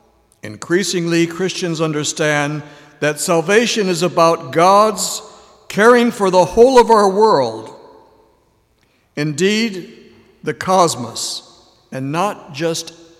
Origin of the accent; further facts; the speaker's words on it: Omaha, Nebraska, United States; The basic message preached and taught in the Lutheran congregation I grew up in Omaha, Nebraska, during the 40s and 50s